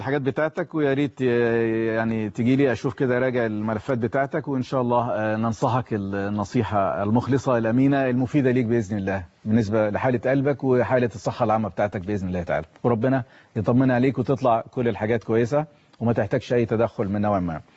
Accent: Egypt; يعني احنا في مصر عندنا معدل السن بالنسبه للشرايين التاجيه اقل من العالم المتقدم حوالي 10 سنين.

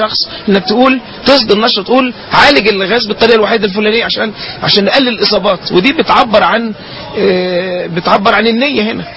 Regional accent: Egypt

